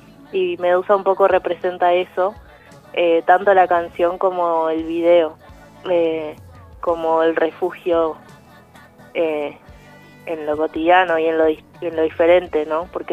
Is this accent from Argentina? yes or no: yes; Neuquén, Argentina; y como yo soy de Neuquén, y en Neuquén usamos mucho los, en Neuquén y en un montón de provincias, ¿no? Usamos mucho los prefijos para los nombres